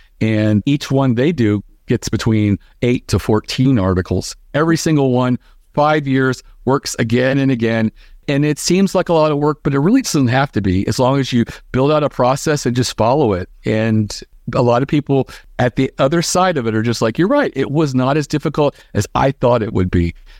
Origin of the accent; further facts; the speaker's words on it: Baltimore, Maryland, United States; full of, like, you know, crab chips, because we're from Baltimore.